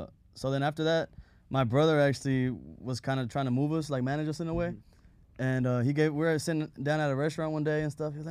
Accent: East Coast, United States; because we're from the East Coast.

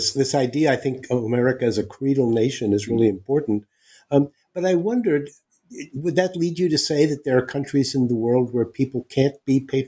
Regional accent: California, United States; I grew up in California, and that would have come as a surprise, I think.

